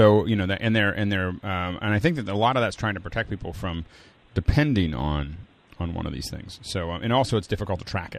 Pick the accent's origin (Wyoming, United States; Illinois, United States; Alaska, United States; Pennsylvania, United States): Pennsylvania, United States; Pittsburgh; I'm from Pittsburgh, Pennsylvania, and one of the things we're known for is that Steeler fans are insane.